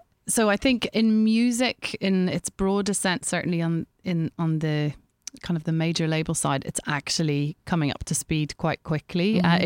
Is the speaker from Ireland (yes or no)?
yes; Ireland; See, I, being Irish, I've got a big … fangirl thing.